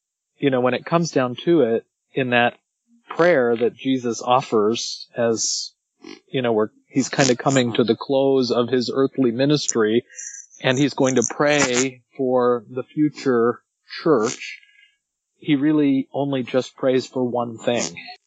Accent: Canada; now in United States; sitting here as a Canadian foreigner observing another USA election cycle

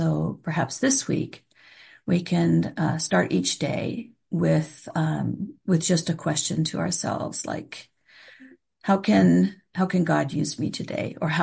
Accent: West Coast, United States; I'm from the West Coast. That's a very spiritual kind of way of looking at it out here.

